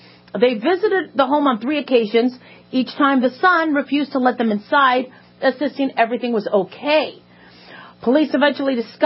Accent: Phoenix, Arizona, United States; I grew up in Phoenix, kind of know where that is.

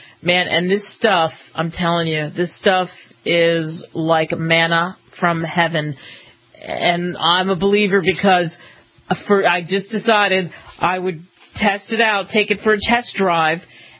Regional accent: Philadelphia, Pennsylvania, United States; when I was a kid, I grew up outside of Philadelphia.

